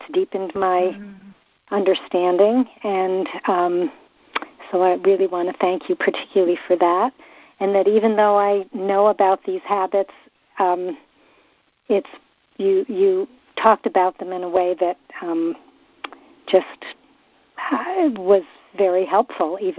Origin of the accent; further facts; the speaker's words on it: San Francisco, California, United States; from San Francisco